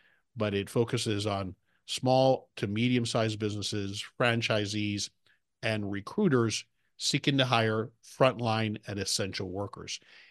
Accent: Florida, United States; also born or lived in Dallas, Texas; I live in Florida now. Well, I grew up in Florida, but I spent 31 years in the Dallas, Texas area, Dallas, Fort Worth area, rather.

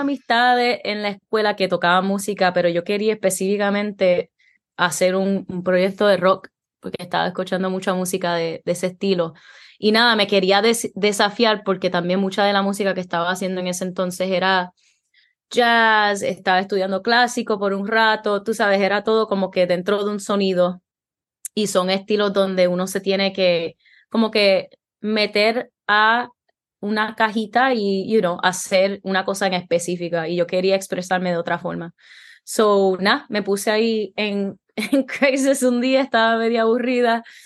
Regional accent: Carolina, Puerto Rico; born there; also born or lived in Nebraska / California; Y yo nací ahí. Yo nací en Carolina. Vivimos ahí no mucho tiempo.

